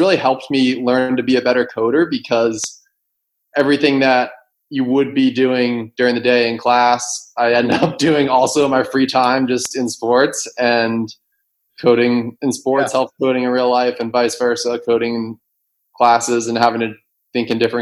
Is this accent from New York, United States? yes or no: no; Keene, New Hampshire, United States; Yeah, so originally I'm from Keene, New Hampshire